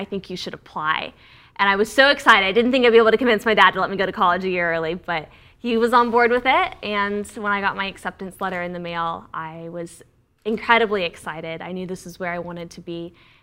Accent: Katy, Texas, United States; Well, I grew up in Katy. I was homeschooled, which I absolutely loved.

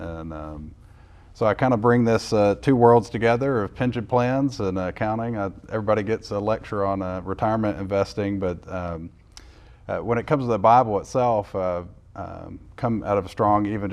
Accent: Arkansas, United States; also born or lived in Texas; now in Houston, United States; From Arkansas originally, but lived in and around Texas, so Midland, Dallas, Longview, Texas is where I went to high school.

